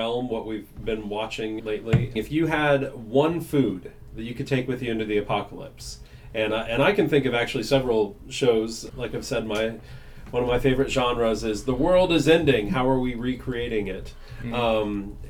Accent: Oklahoma, United States; I am from Oklahoma, and fried okra has been a long time standard from Grandy's.

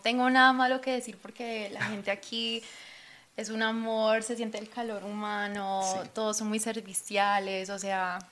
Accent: Houston, Texas, United States; siendo de Houston, lo que es el R&B, hip hop, claro. y también lo que es siendo colombiana

